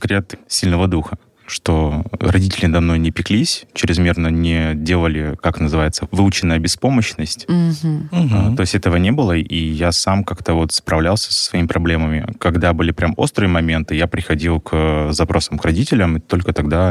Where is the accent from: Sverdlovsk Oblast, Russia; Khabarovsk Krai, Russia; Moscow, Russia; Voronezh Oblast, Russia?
Khabarovsk Krai, Russia; Khabarovsk; Ну, так я из Хабаровска, что?